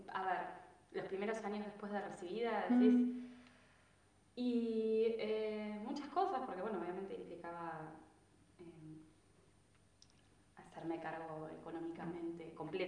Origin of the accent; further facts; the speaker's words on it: Bariloche, Río Negro, Argentina; De hecho, me acuerdo, yo soy de Bariloche